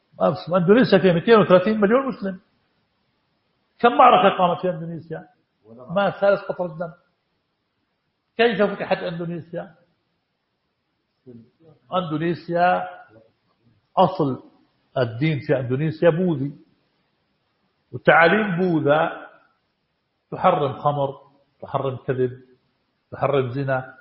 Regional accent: Jordan; ما عندنا في الأردن ولا شيء

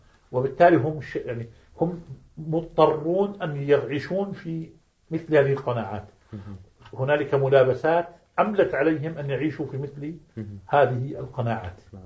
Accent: Jordan; في بلادنا الأردن. فكنت كان يجمعني أنا وبعضهم حي واحد، كنت أعيش اليوم في حي واحد.

